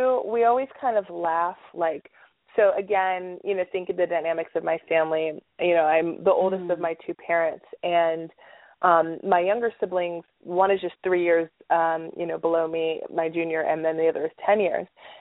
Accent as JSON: {"language": "English", "town": "Los Angeles", "region": "California", "country": "United States", "tie": "born or raised there", "said": "like living and growing up in Los Angeles, it was normal for me because my parents are just so normal."}